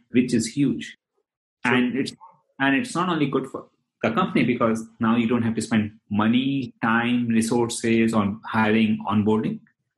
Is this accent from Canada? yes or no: no; Delhi, India; moved away as an adult; now in United States; I grew up in India, in the northern part near New Delhi, came to US in 1998